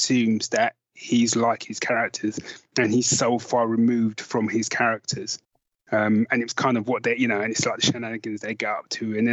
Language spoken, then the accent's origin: English; Tottenham, London, United Kingdom; I grew up in Tottenham, so I kind of stayed in Tottenham, North London, that sort of area, you know?